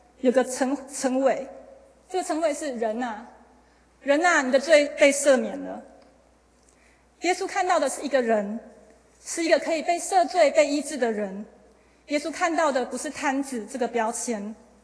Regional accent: Taiwan; 可能因为我从台湾来，又从台湾的都市到那个地方，所以我觉得有些不自在

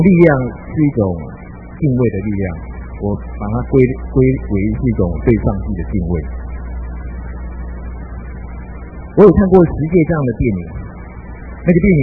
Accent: Taiwan; 我是一个土生土长的这个所谓台湾的台湾音

